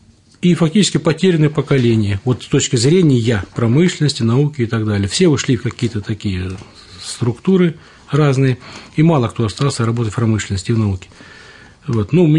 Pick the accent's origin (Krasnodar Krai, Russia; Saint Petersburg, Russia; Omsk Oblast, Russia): Krasnodar Krai, Russia; Родился в одной из небольших кубанских станиц, учился в сельских школах, восьмилетние, потом в соседнем поселке среднюю.